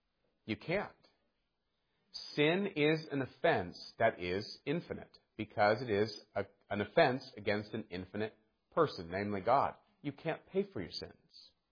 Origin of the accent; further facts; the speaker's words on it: California, United States; And he knows I'm from California, and so everybody thinks I'm a cream puff.